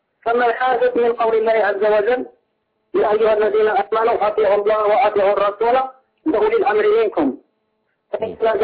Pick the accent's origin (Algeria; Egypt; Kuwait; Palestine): Algeria; أنا أغني من الجزائر.